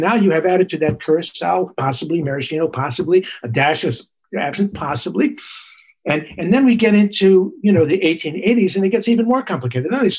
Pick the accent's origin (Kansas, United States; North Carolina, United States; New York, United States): New York, United States; hello, you know, I'm a New Yorker. I order a drink.